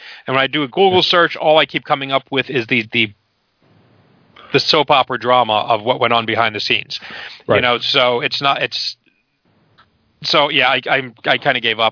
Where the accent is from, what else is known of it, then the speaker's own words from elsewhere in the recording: United States; because, you know, I'm an American. I like touristy shit, so why not?